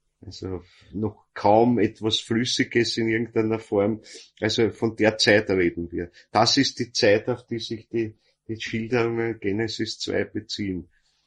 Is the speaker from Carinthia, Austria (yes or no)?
no; Vienna, Austria; Und was dann zurückbleibt, sind die Grammeln, sagt man bei uns in Wien zumindest.